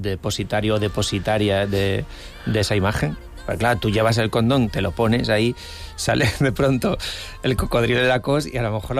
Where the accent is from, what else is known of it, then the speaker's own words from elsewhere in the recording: Madrid, Community of Madrid, Spain; Ya, porque eres de tal y yo soy de Madrid.